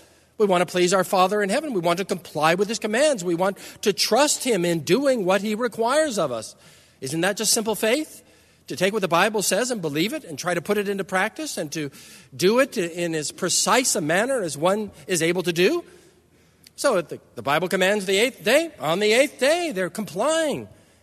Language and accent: English; California, United States; I grew up in Southern California. It wasn't customary there at all.